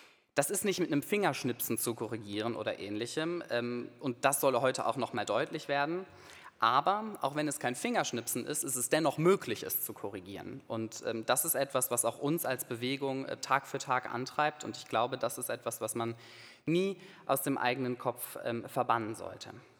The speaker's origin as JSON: {"language": "German", "town": "Bonn", "region": "North Rhine-Westphalia", "country": "Germany", "said": "Ich komme aus Bonn, wir sind direkt in der Ecke dieses Flutgebiets."}